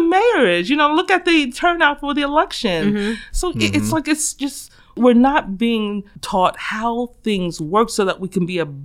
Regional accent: Trenton, New Jersey, United States; I grew up in the Miller Homes. If you remember the Miller Homes, which is now come down, it's on between Lincoln Avenue and Monmouth Street.

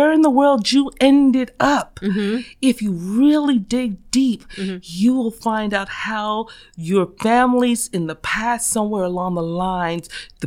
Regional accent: Trenton, New Jersey, United States; I grew up in the Miller Homes. If you remember the Miller Homes, which is now come down, it's on between Lincoln Avenue and Monmouth Street.

